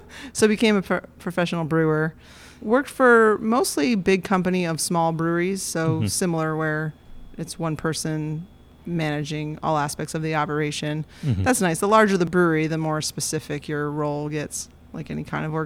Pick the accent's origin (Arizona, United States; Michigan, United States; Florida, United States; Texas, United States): Florida, United States; no, I'm from Florida, but we don't talk about that.